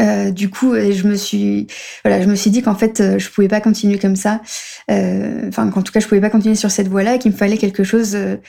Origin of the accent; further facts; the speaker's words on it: Paris, Île-de-France, France; moved away as an adult; also born or lived in Barcelona; j'ai 31 ans. Je suis française, donc je suis née à Paris de parents étrangers, mais du coup, j'ai vécu en France jusqu'à mes 20 ans et quelques. Après quoi, je suis partie vivre à l'étranger.